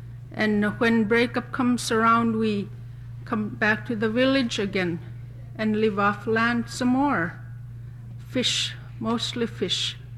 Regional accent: Okeechuk, Alaska, United States; I'm a local resident. I'm from Okeechuk, born and raised here.

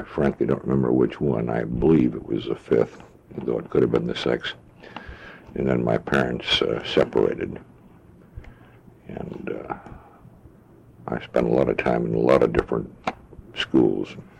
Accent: Baltimore, Maryland, United States; born there; Well, I was born in Baltimore, Maryland on March 27th, 1921.

